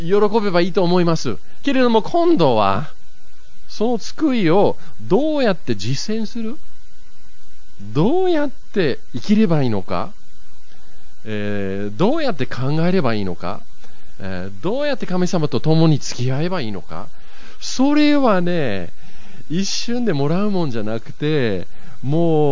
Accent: Yokohama, Kanagawa, Japan; 僕は子供の時に横浜に住んでたんですけれども

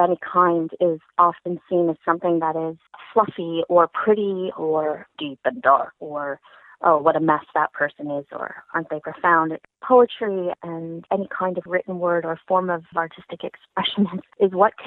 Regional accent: Toronto, Ontario, Canada; I'd love to have more poets from my hometown of Toronto come forward and do more.

